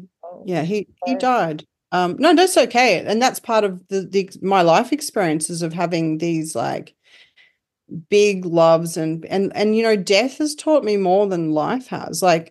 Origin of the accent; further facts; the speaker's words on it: Northern Territory, Australia; I mean, I grew up in the Northern Territory.